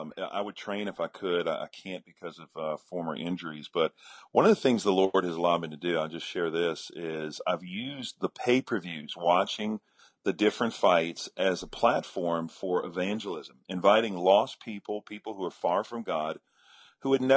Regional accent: Louisiana, United States; I grew up in South Louisiana, right outside of New Orleans

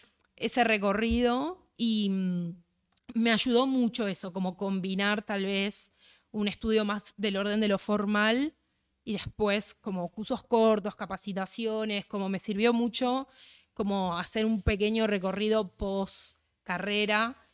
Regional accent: Santa Fe, Argentina; moved away as an adult; now in Buenos Aires, Argentina; yo me vine a vivir a Buenos Aires, soy santafesina.

